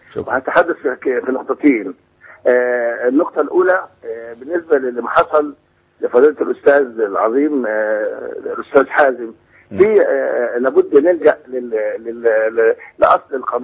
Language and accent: Arabic; Egypt; أنا راجل مصري مهذب